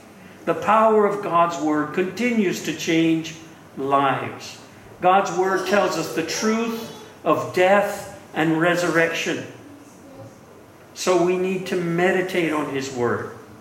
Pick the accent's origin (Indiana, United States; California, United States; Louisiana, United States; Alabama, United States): Louisiana, United States; I'm from Southwest Louisiana, and we live below sea level.